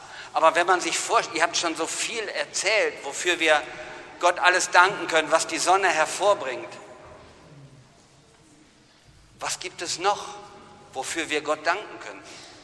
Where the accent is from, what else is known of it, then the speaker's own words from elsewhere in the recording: North Rhine-Westphalia, Germany; Also als Ostwestfale würde ich sagen, ungefähr.